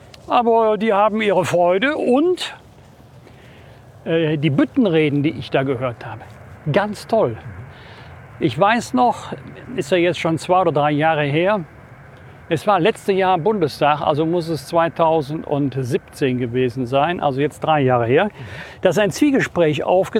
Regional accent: Bergisch Gladbach, North Rhine-Westphalia, Germany; Prinz war in Bergisch Gladbach, das ist für mich natürlich meiner Heimatstadt verbunden

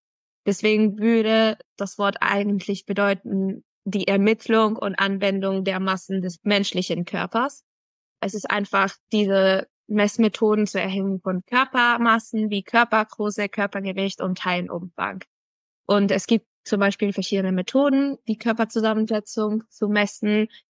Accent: Venezuela; German is a second language; moved away as an adult; now in Germany; Ich komme ursprünglich aus Venezuela, also Lateinamerika. Und dann bin ich umgezogen hier, um mein Studium in Ernährungswissenschaften zu machen.

